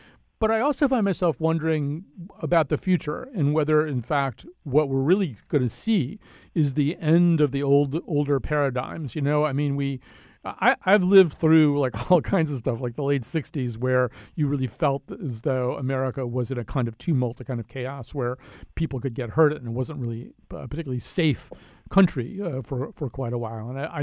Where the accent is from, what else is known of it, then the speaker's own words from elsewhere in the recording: United States; I sort of wonder what I'll see in what remains of my time as an American.